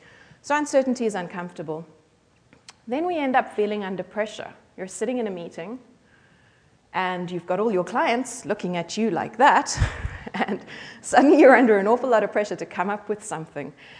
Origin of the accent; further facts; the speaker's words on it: Cape Town, Western Cape, South Africa; I speak funny because I come from Cape Town, South Africa